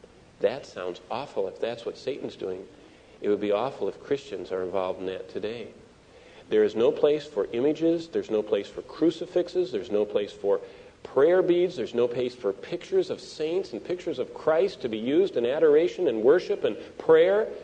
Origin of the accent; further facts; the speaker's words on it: California, United States; We're from California. We used to do that, too.